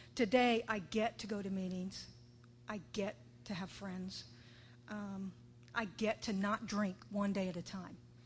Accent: Punta Gorda, Florida, United States; also born or lived in Michigan; now in Tampa, United States; So anyway, at 18 years old, I came to Tampa. I'm originally from Punta Gorda, down south. And I was born and raised there. Between there and Michigan, we moved around a lot

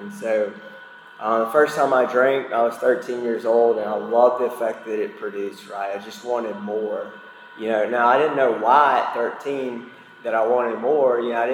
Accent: Mississippi, United States; You know, I grew up in Mississippi. My dad was white. My mother is from Honduras.

